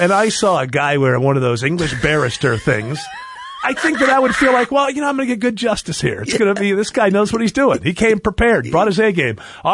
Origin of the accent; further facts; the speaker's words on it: New York, United States; born there; I mean, I'm a Falcons fan, but I was born in Western New York, and I'm a Bills fan.